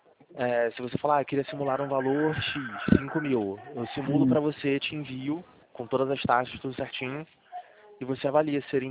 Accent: Rio de Janeiro, Brazil; Eu sou do Rio de Janeiro.

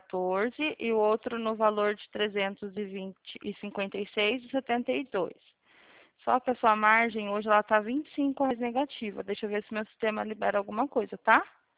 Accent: São Roque, São Paulo, Brazil; Eu sou daqui de São Roque, eu trabalho para PoupaCred, sou especialista em linhas de crédito do Santander.

